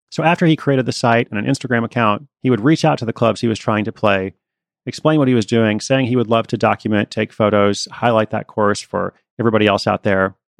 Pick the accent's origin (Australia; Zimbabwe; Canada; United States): United States; Portland, Oregon; I'm going on to Los Angeles tonight, San Diego tomorrow, my hometown of Portland the day after that.